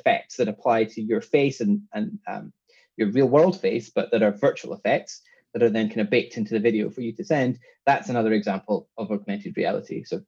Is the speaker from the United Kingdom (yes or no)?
yes; Scotland, United Kingdom; accent: Scottish with London twang; moved away as an adult; now in London, United Kingdom; Well, I'm Scottish. I grew up in Scotland, but I've been living in London now for 10 plus years. And so I've got this sort of weird combination of a Scottish accent and a London sort of twang going on.